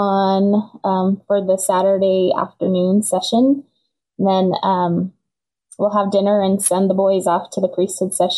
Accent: Clinton, Utah, United States; I was raised right here in Clinton. So I moved here when I was about 17 months old or so. And I lived here my whole life. Moved away after I got married for a couple of years to Ogden, which is not very far away.

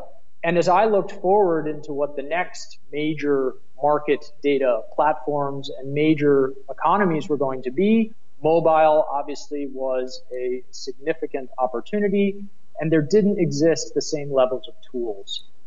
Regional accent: United States; accent: American; moved away as an adult; now in Berlin, Germany; Yeah, my American accent does give me away.

